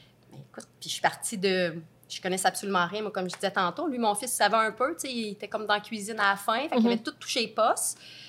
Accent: Trois-Rivières, Quebec, Canada; j'ai 43 ans, je viens de Trois-Rivières.

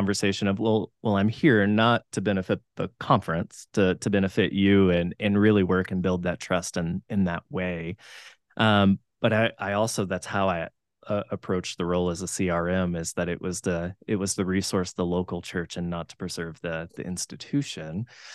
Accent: Texas, United States; I feel that way when people, having served in New Mexico and growing up in Texas, and it's 100 and way too hot down there right now.

